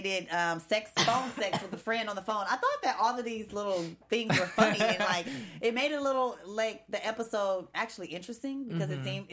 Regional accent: West Coast, United States; I'm from the West Coast. I'm going for the West Coast.

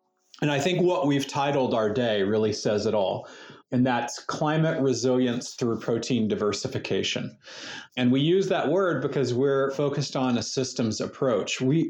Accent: United States; And I'm an American, and looking at the U.S. in particular

